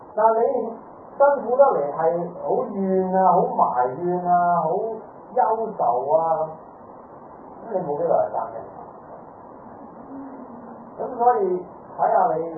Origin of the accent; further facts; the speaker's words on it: Hong Kong; 都好似有人奉獻我哋香港人都好衰喎，唔錯喎